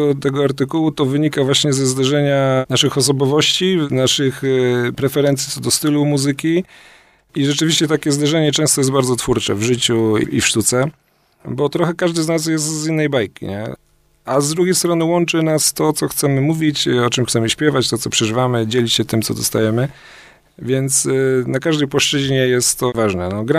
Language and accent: Polish; Poznań, Greater Poland Voivodeship, Poland; also born or lived in Kalisz; mój ojciec pochodzi z Kalisza, urodził się w Kaliszu i mam w Kaliszu mnóstwo rodziny. I mimo, że ja jestem rodowitym poznaniakiem, to część mojego szczęśliwego dzieciństwa przeżyłem tutaj.